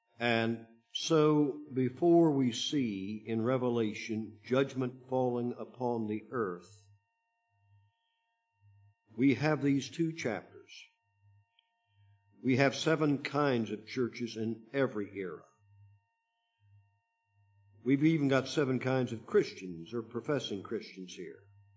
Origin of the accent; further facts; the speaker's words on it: Indianapolis, Indiana, United States; there was a library in my hometown of Indianapolis, and again, a Protestant library, and I got access.